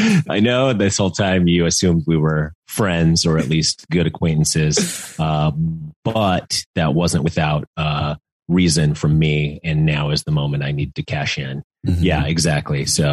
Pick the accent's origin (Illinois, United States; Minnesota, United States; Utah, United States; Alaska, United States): Utah, United States; Yeah, I grew up in Utah, and I always did winter sports